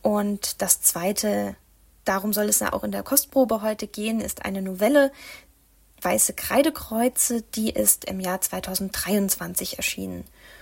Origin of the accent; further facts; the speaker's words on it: Mainz, Rhineland-Palatinate, Germany; Also ich bin 1993 in Mainz geboren. Ich bin dort aufgewachsen, zur Schule gegangen.